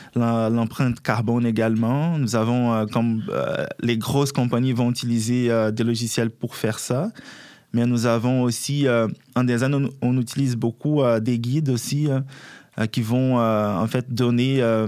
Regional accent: Brazil; French is a second language; C'est pour ça mon bel accent, parce que moi je suis brésilien.

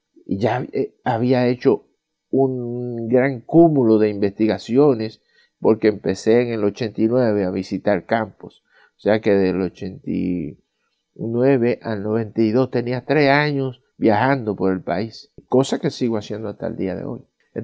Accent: La Vega, Dominican Republic; born there; donde yo nací, en La Vega, en el Cibao, esta ciudad es muy artística, tiene muchos elementos culturales.

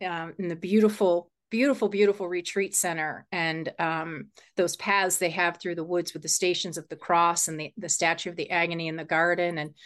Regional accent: Cleveland, Ohio, United States; you sat down next to me and noticed that my name tag said I was from Cleveland.

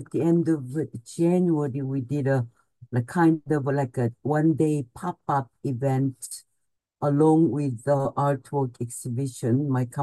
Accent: Gwangju, South Korea; English is a second language; when I started dancing when I was 6 in my hometown, Gwangju, about 3 hours south of Seoul in Korea.

